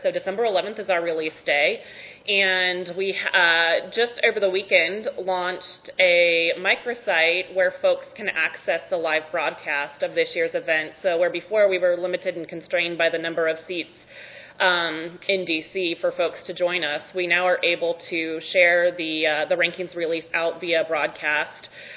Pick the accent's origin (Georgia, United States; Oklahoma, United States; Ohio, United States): Ohio, United States; like I said, I'm in Arkansas now. I grew up in Ohio.